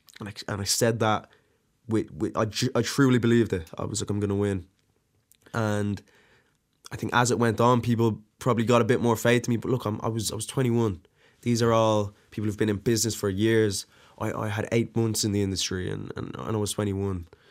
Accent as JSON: {"language": "English", "town": "Dublin", "region": "Leinster", "country": "Ireland", "tie": "born or raised there", "also_born_or_lived": "Drogheda", "said": "Moved to Dublin when I was like a few months old, with my mum and my dad. My dad's Nigerian. My mom's Irish, so yeah, I grew up as probably one of the only mixed race people of colour, whatever, in my area."}